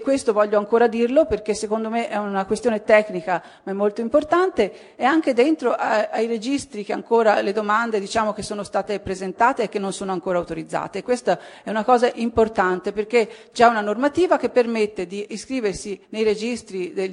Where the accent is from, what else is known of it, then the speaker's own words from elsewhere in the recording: Belluno, Veneto, Italy; Io vengo da Belluno